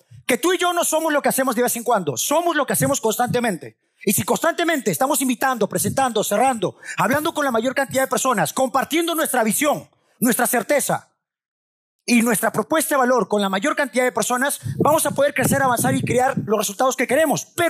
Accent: Peru; Todos sabemos que es Machu Picchu porque somos peruanos.

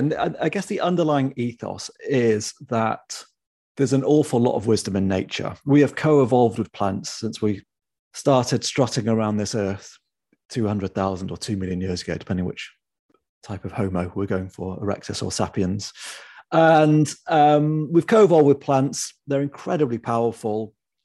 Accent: United Kingdom; Being British, I've instantly defaulted to talking about the weather.

